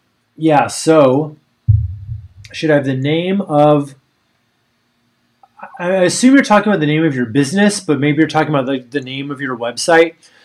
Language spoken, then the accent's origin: English; Boulder, Colorado, United States; I'm from Boulder, Colorado originally.